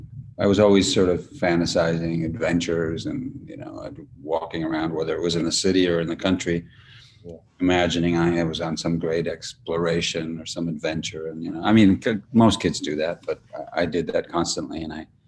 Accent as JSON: {"language": "English", "town": "New York City", "region": "New York", "country": "United States", "tie": "born there", "also_born_or_lived": "Venezuela", "said": "Well, I was born in New York City, but as an infant, my dad got a job in South America. First, we went to Venezuela, spent a year there"}